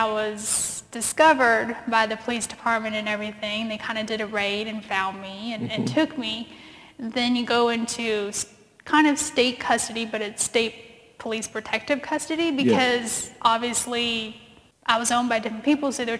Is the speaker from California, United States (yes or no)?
yes; San Diego, California, United States; born there; I was born in San Diego, California, and that's kind of the, you know, on the other coast, and you've got the ocean and the Navy base and all of that stuff.